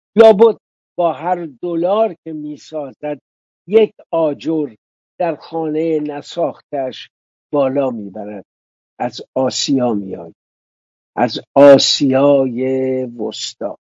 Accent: Iran; یه بار تو کویت گفتم آن سوی آبا وطنم بود

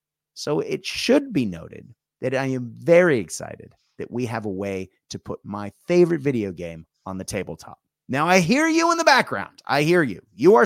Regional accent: Boston, Massachusetts, United States; Yes, not only because I'm from Boston and I can find exactly on the map where I grew up

